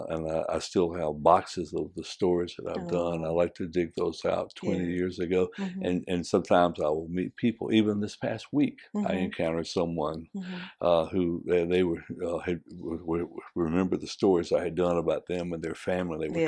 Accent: Alabama, United States; I'm originally from Alabama.

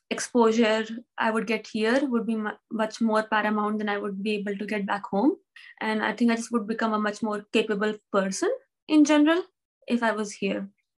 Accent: India; now in Boston, United States; introduced. I'm originally from India, did my medical school in India from Institute of Medical Sciences, Banaras Hindu University.

